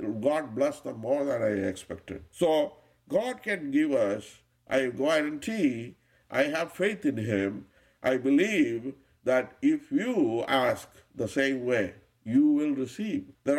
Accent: United States; And I grew up in the United States for at least some 40-some years.

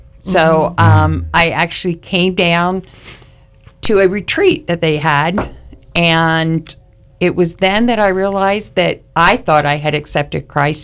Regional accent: Pennsylvania, United States; I am actually from Pennsylvania.

